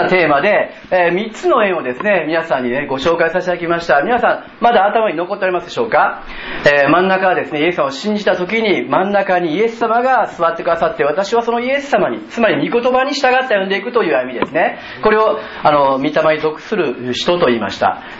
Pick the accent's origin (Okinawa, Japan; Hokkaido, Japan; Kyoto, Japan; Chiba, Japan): Kyoto, Japan; 私生粋の京都人なんで